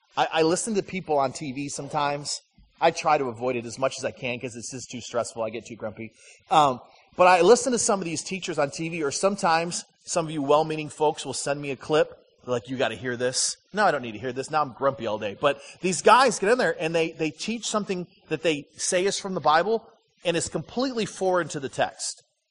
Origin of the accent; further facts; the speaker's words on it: Flint, Michigan, United States; I grew up in Flint, Michigan, and one of my good friends was Brian Forbush.